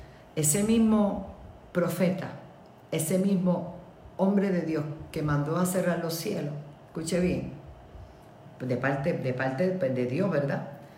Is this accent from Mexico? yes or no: no; Puerto Rico; Hoy yo le digo a mi pueblo Puerto Rico, a los líderes, a los que están en el Capitolio